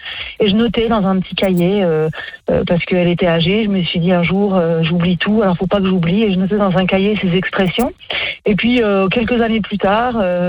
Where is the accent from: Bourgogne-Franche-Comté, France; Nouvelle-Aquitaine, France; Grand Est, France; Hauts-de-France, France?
Bourgogne-Franche-Comté, France; Malans; Il y en a un en Haute-Saône et il y en a un dans le Doubs et moi, c'est dans le Doubs.